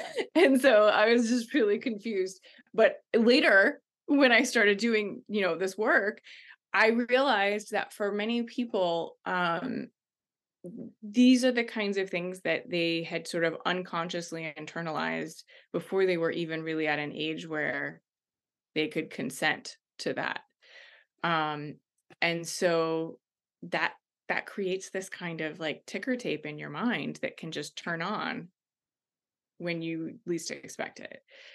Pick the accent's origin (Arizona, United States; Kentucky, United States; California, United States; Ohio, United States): Ohio, United States; I grew up in Ohio. So, you know, we're the hell house, like we're the like haunted house capital of the United States.